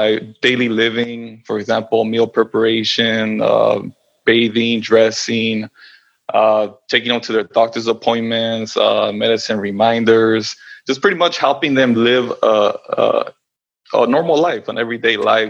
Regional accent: Los Angeles, California, United States; I am 32 years old. I was born and raised in Los Angeles in California.

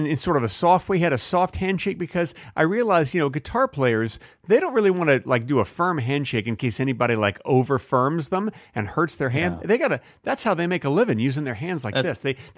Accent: Vermont, United States; Yeah, I grew up in Vermont, Susan.

